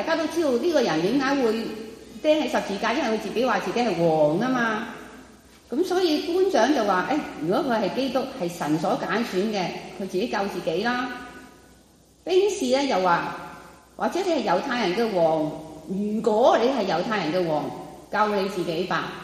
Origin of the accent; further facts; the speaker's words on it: China; 我们中国人都会说人死如灯灭